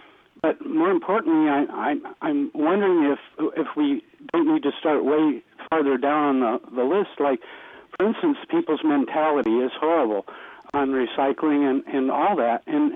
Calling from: Mendocino, California, United States; from Mendocino.

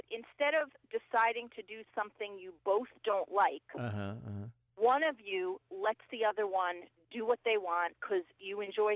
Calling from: Albany, New York, United States; I'm from Albany.

